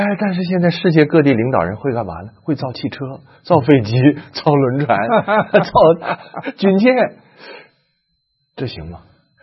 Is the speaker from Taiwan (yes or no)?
no; China; 那会儿没宗教，但是我们中国人就知道。